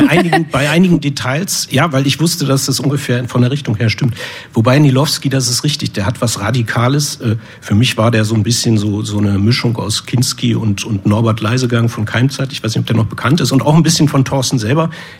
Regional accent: Bremen, Germany; ich bin in Bremen aufgewachsen ursprünglich

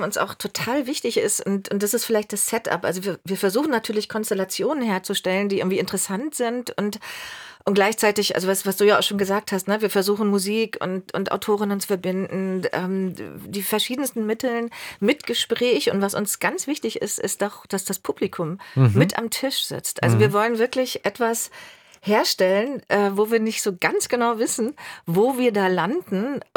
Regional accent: Germany; Also ich komme zum Beispiel aus dem Zonenrandgebiet West, so bin da in den 80ern groß geworden.

